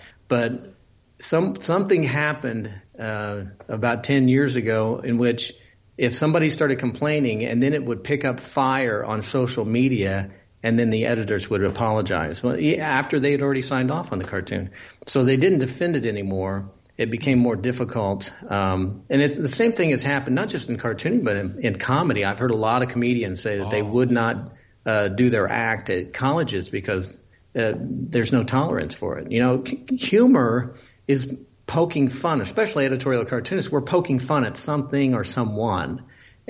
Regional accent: Indiana, United States; In my home state of Indiana, there are a couple of editorial cartoonists who are syndicated, but we don't have our home newspaper.

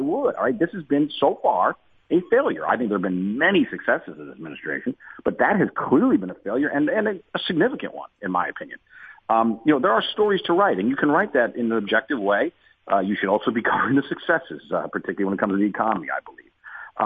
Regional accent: Chicago, Illinois, United States; But I live in Chicago, so it's not just my hometown growing up. I live in Chicago now.

